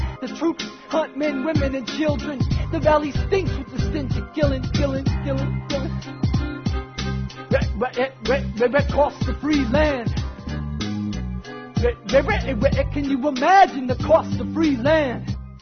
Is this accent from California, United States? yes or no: yes; California, United States; And it starts with my childhood, you know, growing up in the Bay Area